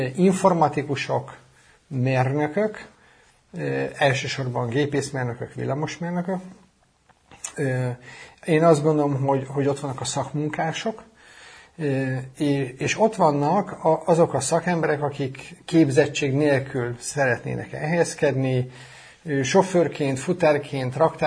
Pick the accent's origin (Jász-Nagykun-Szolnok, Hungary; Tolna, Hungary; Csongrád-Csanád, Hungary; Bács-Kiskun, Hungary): Jász-Nagykun-Szolnok, Hungary; Szolnok; now in Chicago, United States; Én is így jutottam ki Chicagóba, hogy én Szolnokon nőttem fel